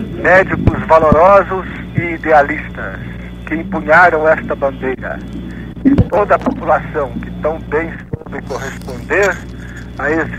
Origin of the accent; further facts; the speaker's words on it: Uberlândia, Minas Gerais, Brazil; congratulações à Uberlândia e ao seu povo e à mocidade da minha terra